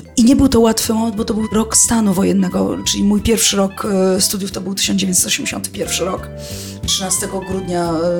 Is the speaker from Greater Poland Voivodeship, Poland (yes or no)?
no; Warsaw, Masovian Voivodeship, Poland; pochodzę z Warszawy